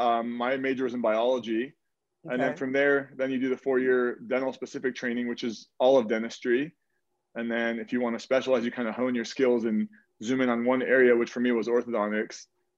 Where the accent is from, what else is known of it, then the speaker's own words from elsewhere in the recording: Egypt; So I grew up in Egypt, and it's sort of a cultural thing when you're from Egypt that you're going to be a doctor or a lawyer or engineer.